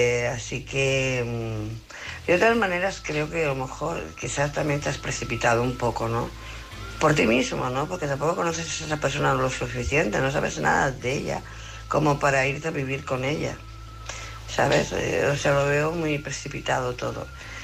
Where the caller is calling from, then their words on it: Barcelona, Catalonia, Spain; de Barcelona.